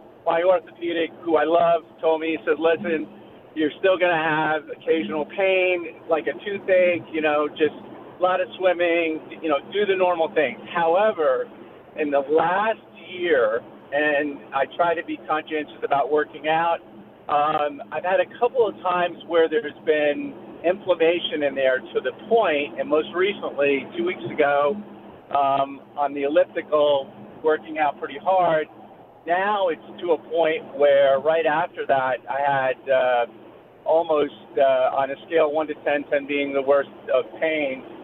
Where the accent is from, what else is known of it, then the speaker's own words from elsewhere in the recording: Cold Spring, New York, United States; Cold Spring, New York.